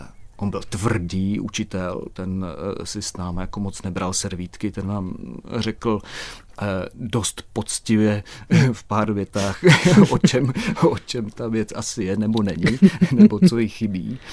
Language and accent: Czech; Ratíškovice, South Moravian Region, Czechia; Třeba je to někde u nás na Moravě v Ratíškovicích zachováno.